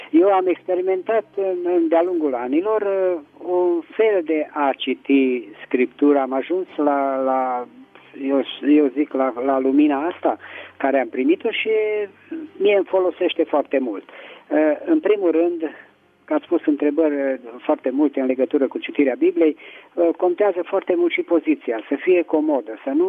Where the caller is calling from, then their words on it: Petroșani, Hunedoara County, Romania; din Petroșani.